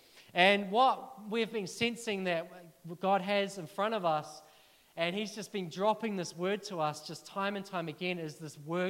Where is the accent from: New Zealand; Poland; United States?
New Zealand; Now, I'm a Kiwi male.